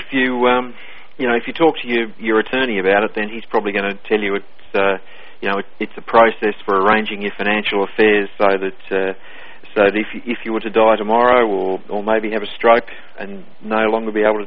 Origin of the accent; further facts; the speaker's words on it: Australia; now in Abu Dhabi, United Arab Emirates; Well, I'm an Australian. At the moment, I'm not living in Australia, though. I'm living over in Abu Dhabi in the United Arab Emirates, which is on the Persian Gulf.